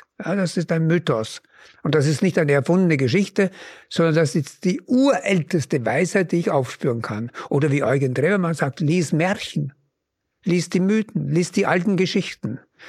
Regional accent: Upper Austria, Austria; Ich habe als Kind gelernt, dort wo ich groß geworden bin, im oberen Mühlviertel

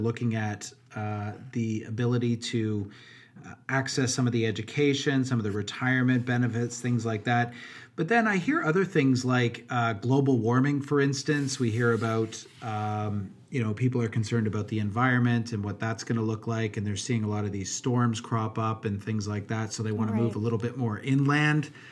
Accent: Canada; as a Canadian

